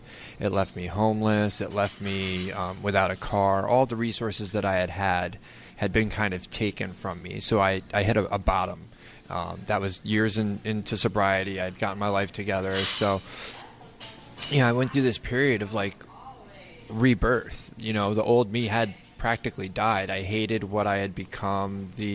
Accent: Catskill, New York, United States; also born or lived in Southern California; I was born in Southern California, but Mom and Dad separated, and Mom brought us here very young. So me and my little brother grew up in Catskill.

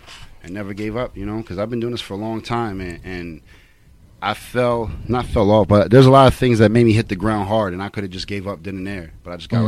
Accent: Hudson, New York, United States; I'm from Hudson, New York, just like the rest of these cats in here, other than my boy Rainier. you know, I represent 518 to the fullest.

